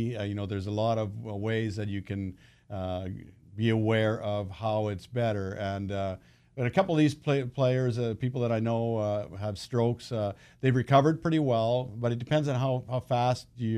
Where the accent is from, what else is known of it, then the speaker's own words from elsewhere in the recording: Canada; I grew up in Canada where it was cold out, minus 20 below, January and February.